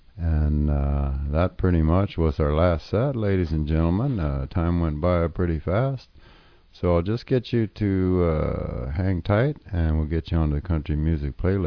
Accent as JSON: {"language": "English", "region": "Texas", "country": "United States", "tie": "born or raised there", "said": "a song that I grew up with down in Texas"}